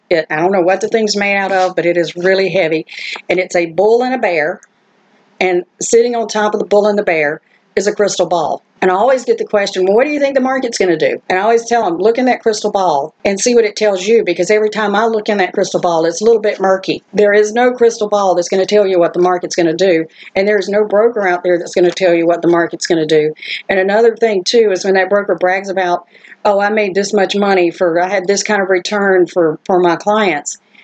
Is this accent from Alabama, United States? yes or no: no; Bullocks Creek, South Carolina, United States; I mean, I'm from Bullocks Creek, South Carolina, so I know how to talk on normal level